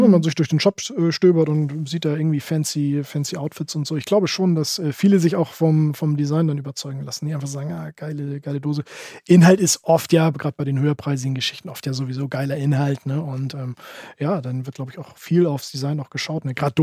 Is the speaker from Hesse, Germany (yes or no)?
no; Lower Saxony, Germany; also born or lived in Parchim; Ich bin gebürtig aus Niedersachsen